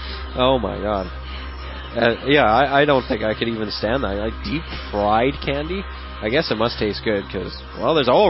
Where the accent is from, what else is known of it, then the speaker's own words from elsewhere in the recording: United Kingdom; Haha, you can tell I'm British.